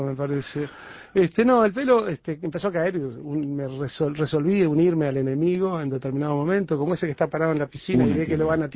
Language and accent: Spanish; Florida, Uruguay; now in Punta del Este, Uruguay; Yo nací en Florida y yo radiqué en Punta del Este hace ya una treintena de años. Hace más tiempo que estoy en Punta del Este del que estuve en Florida, y sin embargo, Florida es sin duda nuestro lugar donde nos formamos